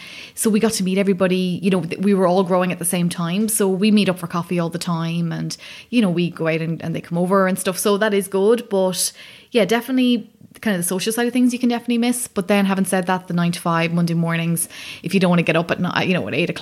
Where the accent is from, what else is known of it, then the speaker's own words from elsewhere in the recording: Wicklow, Leinster, Ireland; Because we're both from Wicklow.